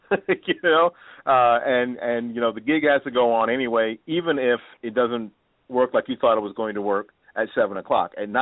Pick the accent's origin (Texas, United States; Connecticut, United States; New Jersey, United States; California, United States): New Jersey, United States; Newark; born there; Because I was born in the wonderful garden city of Newark.